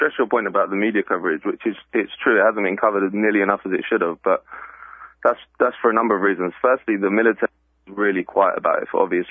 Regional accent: London, United Kingdom; I'm from London. I work for the Financial Times now in London, but I spent a bit of time in the States at graduate school at Columbia, and then lived there afterwards

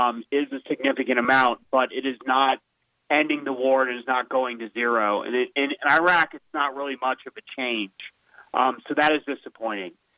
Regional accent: Arizona, United States; you have this congressman from my home state, Arizona, Ruben Gallego.

